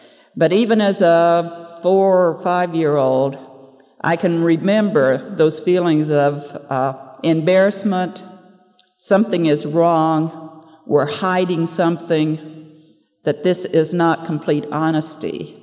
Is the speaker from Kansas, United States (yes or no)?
yes; Kansas, United States; born there; I was born in Kansas many long years ago. 1939